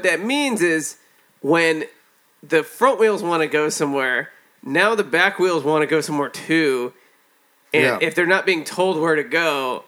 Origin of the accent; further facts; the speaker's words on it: California, United States; I felt so cool as a Californian, like, going, oh my god, I'm actually in the snow and I can handle the cold.